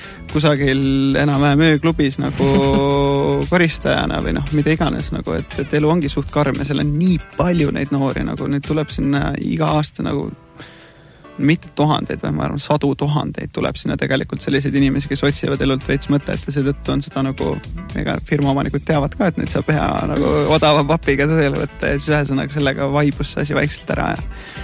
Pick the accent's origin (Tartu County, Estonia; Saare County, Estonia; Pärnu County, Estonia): Pärnu County, Estonia; Pärnu; now in Tallinn, Estonia; mina olen originaalselt Pärnakas, elan Tallinnas